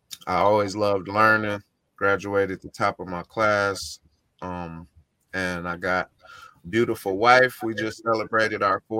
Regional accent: Baldwin, Michigan, United States; I grew up in West Michigan. In Lake County, little town called Baldwin and Idlewild. Mm-hmm. And I'm very proud of where I grew up from.

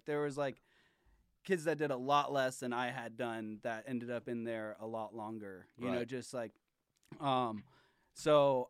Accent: Florida, United States; Like I was just not like I grew up in Florida.

